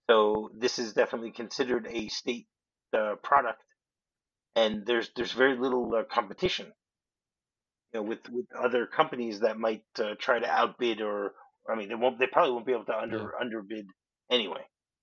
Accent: Michigan, United States; The very first state that began to make license plates in the prison system was Michigan, my home state

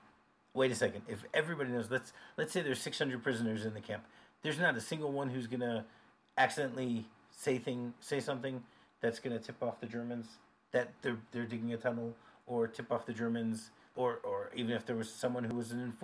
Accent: Michigan, United States; I grew up in Michigan. I know the same.

